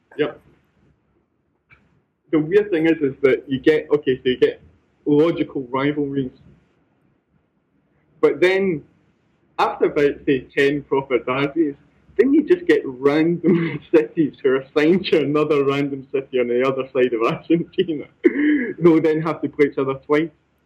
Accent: South East England, United Kingdom; I grew up in Buckinghamshire in England

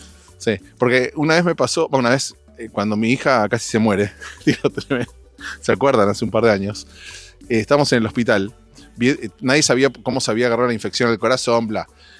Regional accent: Argentina; El tono cuando nos imitan a los argentinos es como italiano.

